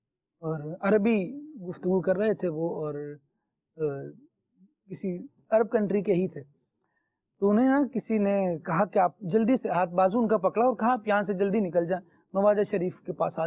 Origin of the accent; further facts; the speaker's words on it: Pakistan; میں نے عرض کی جی میں بھی پاکستانی ہوں